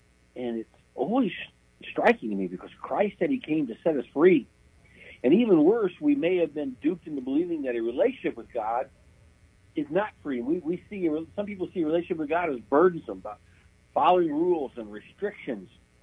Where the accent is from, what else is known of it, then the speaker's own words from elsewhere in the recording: Indiana, United States; I grew up in Indiana. I'm still to this day an IU basketball fan.